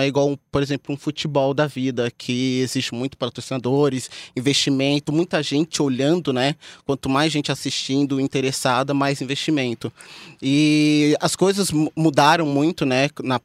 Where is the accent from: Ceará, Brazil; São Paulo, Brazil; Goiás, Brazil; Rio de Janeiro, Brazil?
São Paulo, Brazil; minha família é toda da Zona Leste, a gente mora perto do Terminal Carvalho, Burgo Paulista.